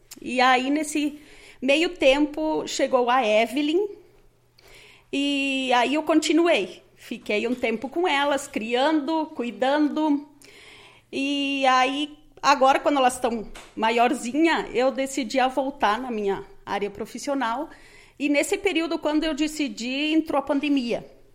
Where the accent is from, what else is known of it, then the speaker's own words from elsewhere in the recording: Ibiraiaras, Rio Grande do Sul, Brazil; moved away as an adult; now in Lagoa Vermelha, Brazil; eu sou natural de Ibiraiaras. Estou residindo aqui em Lagoa já fazem 23 anos.